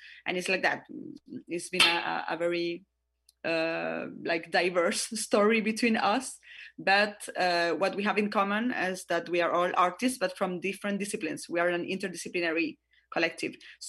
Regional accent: Valparaíso, Chile; We are four women from Valparaíso.

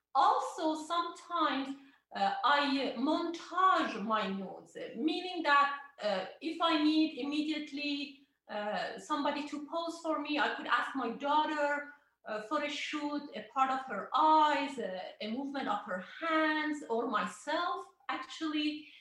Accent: Iran; English is a second language; now in Canada; Yeah, I came from Iran. I was born and raised in Iran, and then I immigrated to Canada in 1986.

